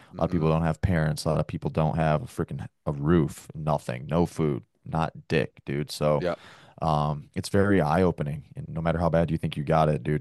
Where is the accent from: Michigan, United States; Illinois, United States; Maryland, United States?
Michigan, United States; also born or lived in Nashville; now in Montana, United States; So I'm originally from Michigan, so Midwest dude, and went down to Nashville to be the police for 3 years.